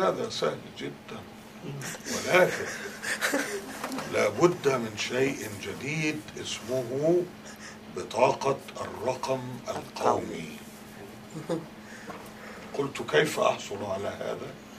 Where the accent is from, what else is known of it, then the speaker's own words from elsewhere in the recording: Egypt; أنا راجع إلى بلدي وأريد أن يعني أعامل كمصري